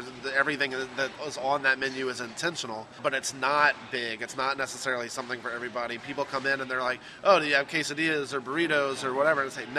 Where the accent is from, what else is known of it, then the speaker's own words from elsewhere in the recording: Louisiana, United States; even though I'm from Louisiana and I've been back in Louisiana since 99 when I started at LSU.